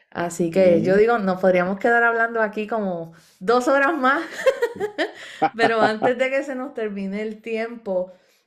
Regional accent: Comerío, Puerto Rico; El Trovador … que es de mi pueblo, de Comerío.

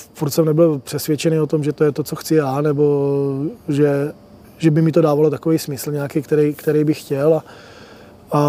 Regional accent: Přerov, Olomouc Region, Czechia; protože pocházím z Přerova

